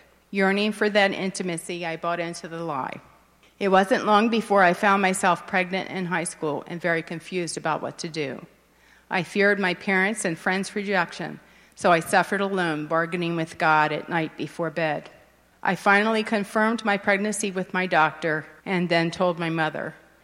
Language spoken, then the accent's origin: English; Westminster, Maryland, United States; born or raised there